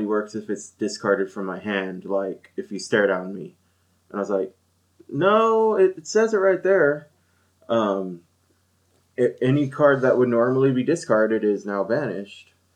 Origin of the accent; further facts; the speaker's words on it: California, United States; Like, they knew I was from NorCal because I had my jersey on.